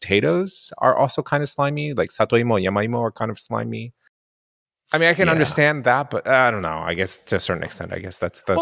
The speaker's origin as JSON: {"language": "English", "country": "Japan", "tie": "born or raised there", "lives_now": "United States", "said": "You know, growing up in Japan, like their butchery is much more, like, you eat organs and it's not weird, you know."}